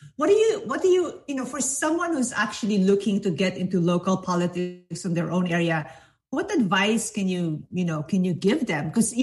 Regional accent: Philippines; English is a second language; you know, I'm from the Philippines, I'm from Asia, I've never voted.

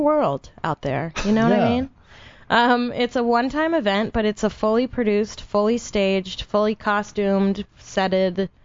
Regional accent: Brooklyn, New York, United States; moved away; Yeah, I'm from Brooklyn, New York, and I left in 2003 to come out here.

